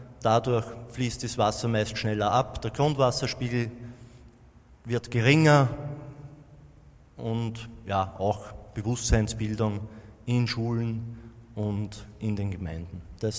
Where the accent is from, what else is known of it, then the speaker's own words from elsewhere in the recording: Obergrafendorf, Lower Austria, Austria; Wie schon angekündigt, ich komme aus Obergrafendorf. Das ist in Niederösterreich, im Pilachtal.